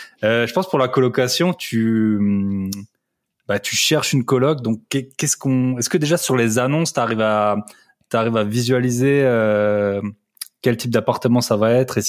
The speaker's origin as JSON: {"language": "French", "region": "Grand Est", "country": "France", "said": "Moi je suis alsacien au départ"}